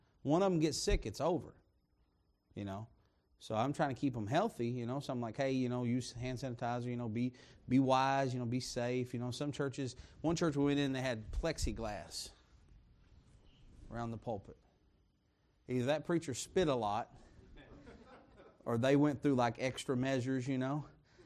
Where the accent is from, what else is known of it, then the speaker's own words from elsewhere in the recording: Kentucky, United States; That's where I'm from, though. I'm from Southeast Kentucky, and it's that's the kind of way that things are.